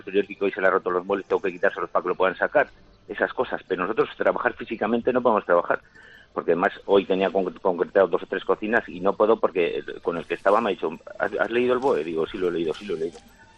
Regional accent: Zaragoza, Aragon, Spain; yo soy un autónomo de Zaragoza

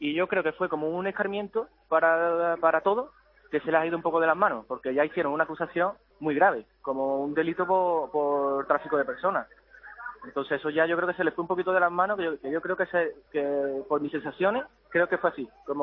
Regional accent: Andalusia, Spain; se ha movido España entera, Sevilla, mi pueblo largaba

